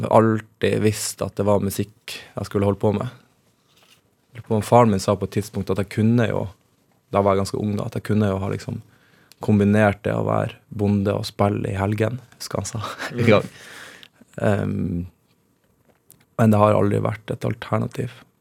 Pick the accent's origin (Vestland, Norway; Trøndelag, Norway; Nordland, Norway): Nordland, Norway; Henningsvær; jeg vokste opp i Lofoten på kombinert Henningsvær, som et fiskevær, og Borge, som mer sånn landbrukskommune. Og i Henningsvær var vi 7 stykker i klassen.